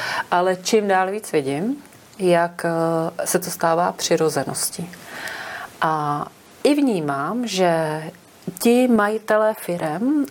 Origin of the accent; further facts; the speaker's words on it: České Budějovice, South Bohemian Region, Czechia; A já pocházím z Českých Budějovic a bylo v 6:30 ráno